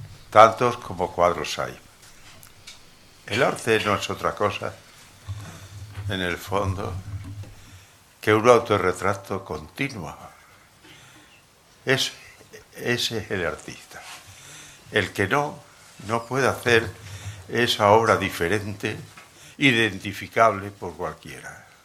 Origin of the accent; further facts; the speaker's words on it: Monesterio, Extremadura, Spain; la subvención que me dio el Ayuntamiento de Monesterio, ¿cómo no voy a querer yo a mi pueblo?